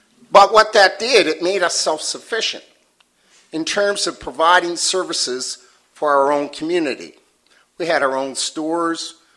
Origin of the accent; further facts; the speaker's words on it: Africville, Nova Scotia, Canada; Now, us folks here, I'm from Africville. I was removed. I've lived all of my other time here.